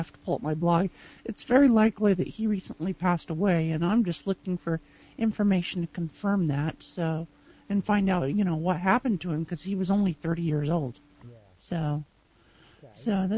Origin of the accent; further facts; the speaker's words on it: Utah, United States; I was raised in Utah.